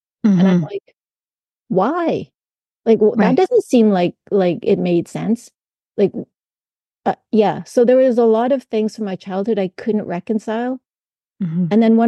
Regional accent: Saskatoon, Saskatchewan, Canada; I just moved back home to Saskatoon, where I was born and raised, got the acreage that I was raised on, and wanted to just raise my kids here. So we've been here ever since

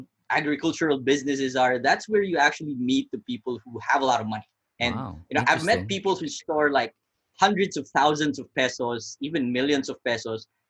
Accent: Philippines; it's very easy to, you know, to fall into these things as a, you know, as a Filipino

